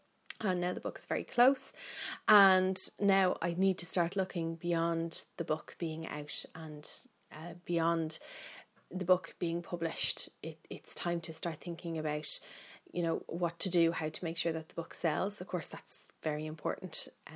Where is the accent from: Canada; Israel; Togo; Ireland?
Ireland; celebrates the fact that we are Irish and it is our national holiday